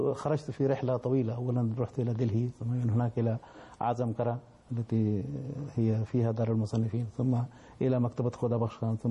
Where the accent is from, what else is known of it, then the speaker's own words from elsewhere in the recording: Bihar, India; Arabic is a second language; قلت أنا من ولاية بيهار من نفس الولاية